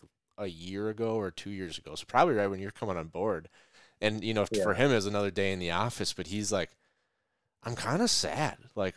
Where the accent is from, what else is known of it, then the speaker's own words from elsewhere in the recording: North Dakota, United States; You know, it's in my home state